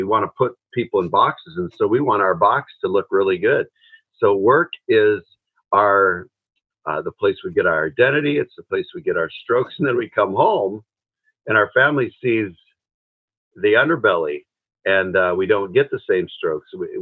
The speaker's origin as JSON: {"language": "English", "town": "Seattle", "region": "Washington", "country": "United States", "said": "I'm from Seattle, Washington, just to give you kind of a geographical sketch too."}